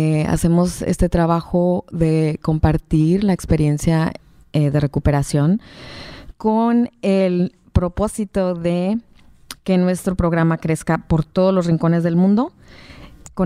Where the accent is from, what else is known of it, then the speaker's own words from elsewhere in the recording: Mexico; moved away; yo soy de México